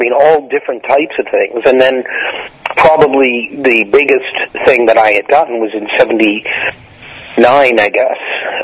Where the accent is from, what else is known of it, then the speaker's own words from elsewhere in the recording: Detroit, Michigan, United States; I started in Detroit in the theater, which was my hometown, and that was where I'd gotten my first professional job in regional theater, was in Michigan.